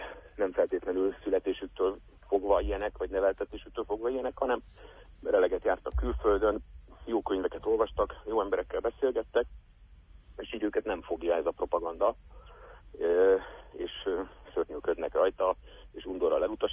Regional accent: Hungary; az identitásomban az, hogy magyar vagyok, és kelet-európai

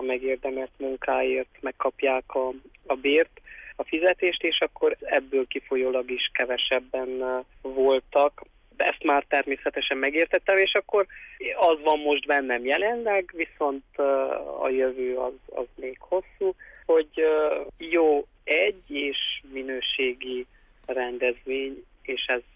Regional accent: Csíkszentgyörgy, Harghita, Romania; hiszen Csíkszentgyörgy községben nevelkedtem pólyáskorom óta

